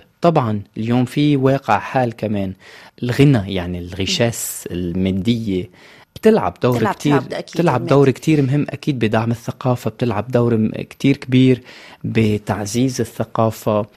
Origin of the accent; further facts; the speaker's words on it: Lebanon; ما كان يقدر يقول كلبناني، لأن هيدا من أشياء من السلاح المهمة للبناني